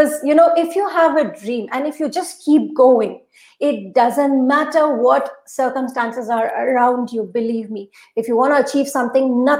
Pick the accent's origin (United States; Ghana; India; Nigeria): India; Assam; Sure. Assam is beautiful, beautiful. I'm so, so missing my home place right now.